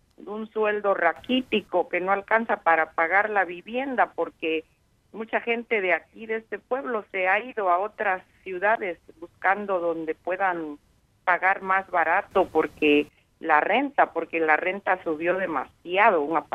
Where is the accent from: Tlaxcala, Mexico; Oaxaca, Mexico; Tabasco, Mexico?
Oaxaca, Mexico; como principalmente pues acá los oaxaqueños, yo soy oaxaqueña.